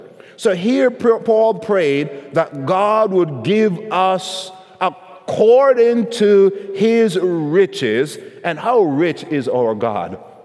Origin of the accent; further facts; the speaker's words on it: Jamaica; Maybe they do now, but I never saw a peach tree growing up in Jamaica, right?